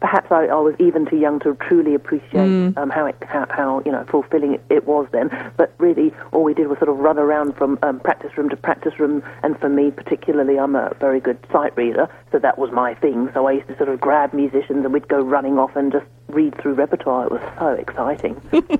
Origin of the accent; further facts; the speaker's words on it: London, United Kingdom; born there; I was born in London in the UK